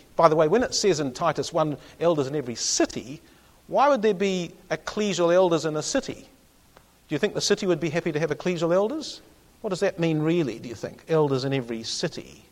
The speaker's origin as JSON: {"language": "English", "town": "Christchurch", "region": "Canterbury", "country": "New Zealand", "said": "So I come from Christchurch, and so because I'm from Christchurch, there is an ecclesia called Christchurch."}